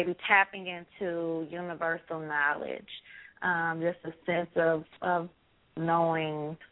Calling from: St. Louis, Missouri, United States; I'm calling from St. Louis.

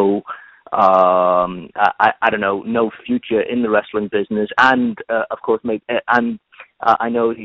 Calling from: San Jose, California, United States; from San Jose, California.

